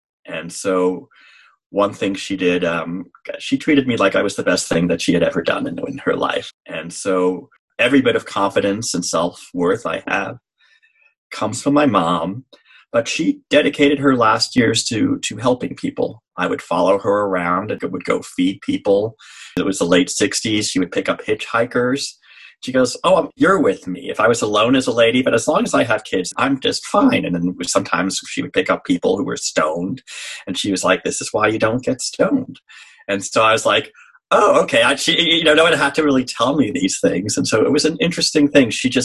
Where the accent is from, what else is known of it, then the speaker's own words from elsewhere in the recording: New York City, New York, United States; born there; I was born in New York City in Beth Israel North Hospital.